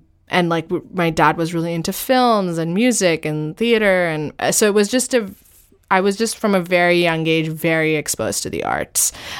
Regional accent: New Delhi, Delhi, India; I was born and I grew up in New Delhi. And I mean, I lived in a nuclear family. My parents were living in New Delhi

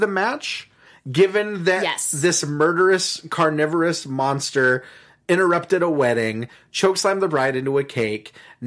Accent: Oklahoma, United States; born there; I was born in Oklahoma.

